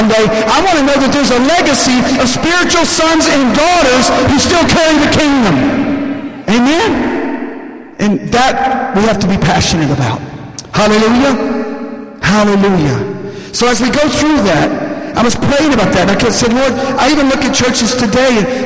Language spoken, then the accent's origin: English; the South, United States; I grew up in the Bible Belt, as some of you know